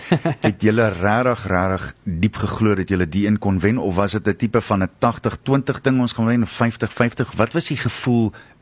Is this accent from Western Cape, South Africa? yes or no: no; Springs, Gauteng, South Africa; Jy is daar van my deel van die wêreld. Ek kom van Springs af. So ons praat dieselfde taal.